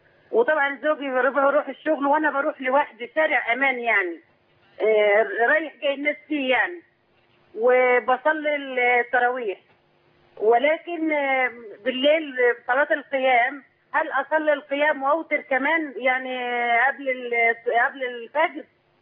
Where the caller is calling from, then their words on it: Saudi Arabia; من السعودية.